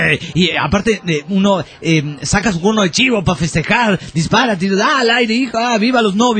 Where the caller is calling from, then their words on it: Necochea, Buenos Aires Province, Argentina; Muy bien, acá en Necochea, cagándonos de frío.